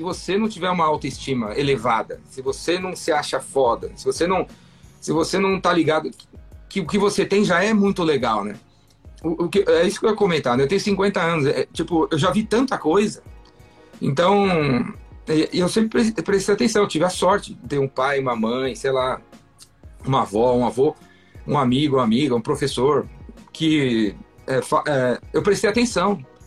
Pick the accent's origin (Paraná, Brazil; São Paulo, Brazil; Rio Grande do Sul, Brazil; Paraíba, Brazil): São Paulo, Brazil; Meu diferencial é que eu nasci em Pirituba. E eu fiquei 12 anos na favela.